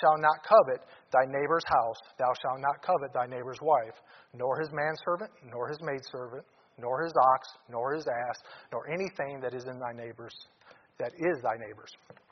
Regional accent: Detroit, Michigan, United States; I grew up in Detroit.

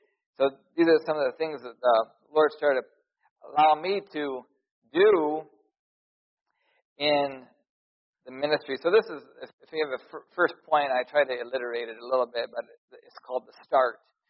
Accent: Lansing, Michigan, United States; I'm from Lansing, Michigan, sorry. People from Lansing. But on the other side, I probably was raised in the most spiritually, financially wealthy families in all of Lansing, Michigan.

